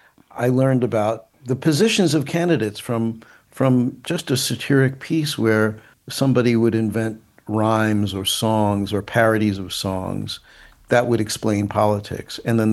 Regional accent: Brooklyn, New York, United States; and I'm a New Yorker. I grew up in Brooklyn, and we had candy stores.

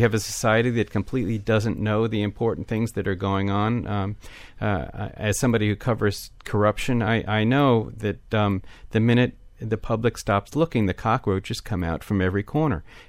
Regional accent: Long Island, New York, United States; also born or lived in Massachusetts / Brussels, Belgium; Yeah, well, I grew up partly in Long Island and Massachusetts, and you know, after sixth grade, my dad took a job doing retail department store consulting in Europe, and so we lived in Brussels for a few years

